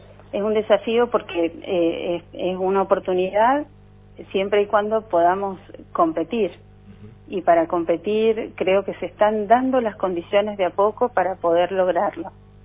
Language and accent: Spanish; San Juan, Argentina; born there; now in San Luis, Argentina; yo nací en San Juan y hace más de 20 años que vivo en San Luis